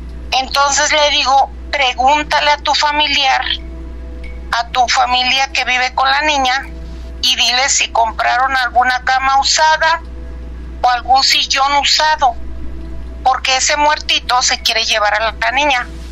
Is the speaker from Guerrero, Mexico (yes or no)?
yes; Guerrero, Mexico; yo soy del estado de Guerrero.